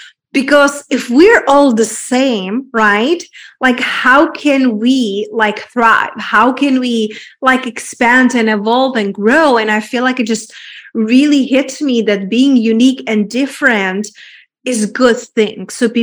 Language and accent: English; Czechia; I was raised and born in Czech Republic in a very small town.